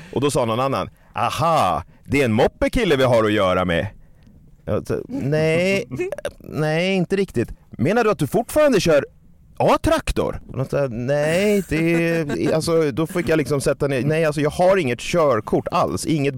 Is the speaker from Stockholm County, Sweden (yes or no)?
yes; Stockholm, Stockholm County, Sweden; Jag är inte utanför min hemstad så mycket